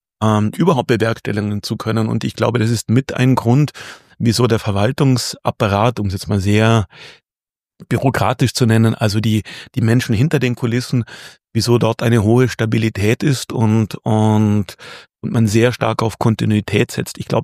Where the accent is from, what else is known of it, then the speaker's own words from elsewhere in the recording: Friedrichshafen, Baden-Württemberg, Germany; born there; in meiner Geburtsstadt Friedrichshafen.